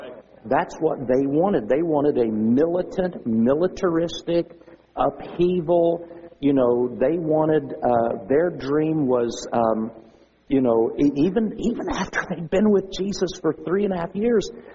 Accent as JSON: {"language": "English", "country": "United States", "said": "I mean, I'm an American. I bleed red, white, and blue. I love our country, you know, all that."}